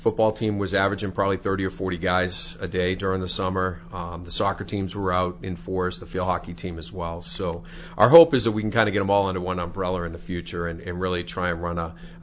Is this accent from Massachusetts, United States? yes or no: yes; Beverly, Massachusetts, United States; I'm originally from Beverly and grew up in black and orange and came to work in Ipswich